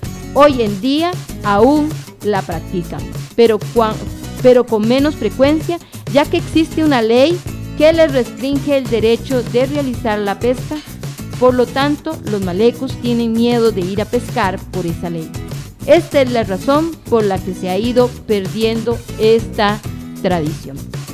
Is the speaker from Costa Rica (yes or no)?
yes; Costa Rica; sobre diferentes aspectos en la cual se basa nuestra identidad como costarricenses